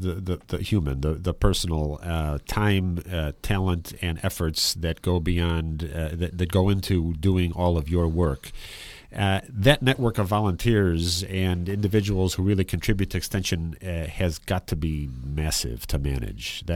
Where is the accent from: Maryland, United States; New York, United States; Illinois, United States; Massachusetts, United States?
Illinois, United States; Chicago; Growing up in Chicago, growing and going to other large markets and other large archdioceses and dioceses, we tend to think that if it has a bishop, if it has a geographic area, it's okay, and it's really not.